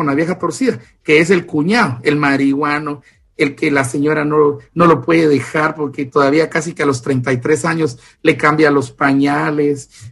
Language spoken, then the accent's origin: Spanish; Guatemala; como yo las pienso y como un chapín las dice, sin miedo, con huevos, ¿ah? Sin temor. Pero mi profesión es esta, es Guatemala.